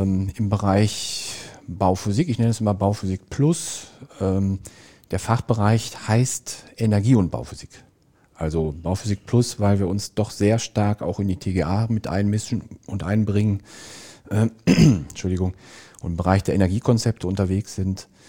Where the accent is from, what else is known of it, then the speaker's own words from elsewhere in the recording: Dorsten, North Rhine-Westphalia, Germany; also born or lived in Bochum; ich komme ursprünglich aus Dorsten, das liegt in der Nähe von Bochum.